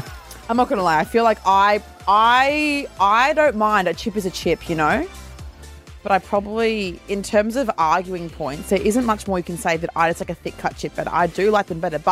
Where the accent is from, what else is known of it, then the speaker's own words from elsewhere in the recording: Queensland, Australia; I'm from Queensland.